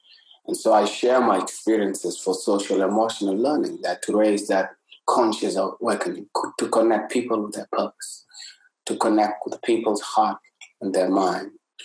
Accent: South Sudan; now in Toronto, Canada; I come from South Sudan. Now I'm based in Toronto.

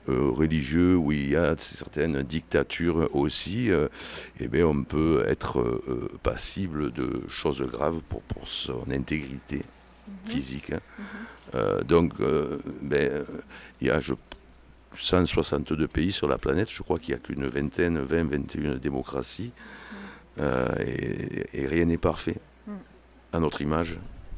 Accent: Nîmes, Occitanie, France; je suis français, je suis un indigène, je suis du sud, je suis né à Nîmes et j'y ai passé une bonne partie de mon existence, mais j'ai quand même pas mal bougé.

